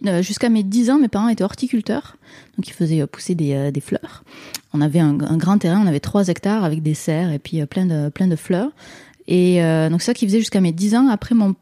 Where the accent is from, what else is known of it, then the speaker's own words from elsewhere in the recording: France; now in Quebec, Canada; Donc je suis française, mais je suis allée habiter au Québec en 2009.